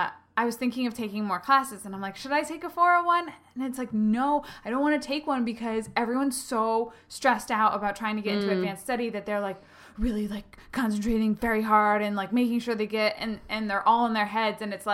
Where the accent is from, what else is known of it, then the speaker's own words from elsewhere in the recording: Connecticut, United States; as everyone in my family did, because we're from Connecticut, and it's cheap.